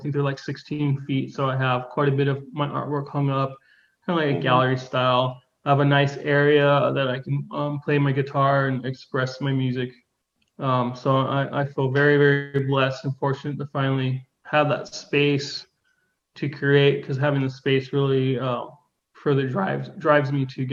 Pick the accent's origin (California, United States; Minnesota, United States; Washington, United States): California, United States; San Francisco; moved away as an adult; also born or lived in Arizona; I was born in San Francisco, moved to Arizona after high school when I was 18. But then in 2002, I had a personal thing happen, and I moved back to San Francisco to live with my brother.